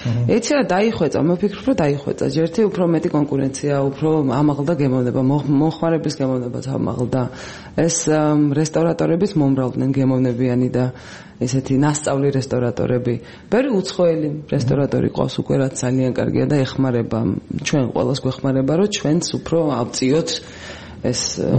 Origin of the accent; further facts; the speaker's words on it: Imereti, Georgia; იმერელი ვარ